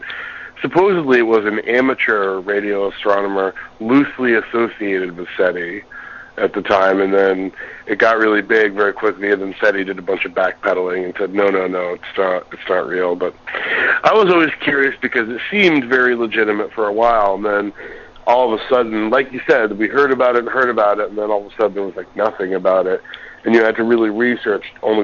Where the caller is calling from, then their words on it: Portland, Maine, United States; Gentlemen … I'm calling from Portland, Maine.